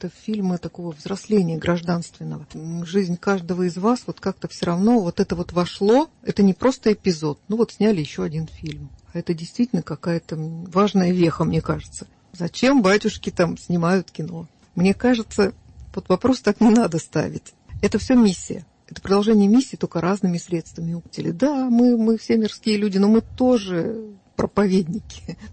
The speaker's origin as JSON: {"language": "Russian", "region": "Siberia", "country": "Russia", "said": "хоть я и сибирячка"}